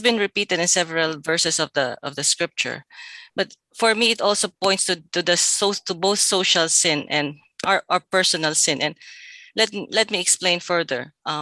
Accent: Philippines; So I just declared myself as a Filipino.

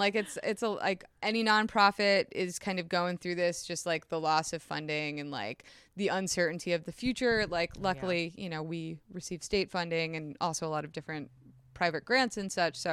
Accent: New Jersey, United States; Actually, no, it was because I'm like from New Jersey, and like I went home this weekend for Passover.

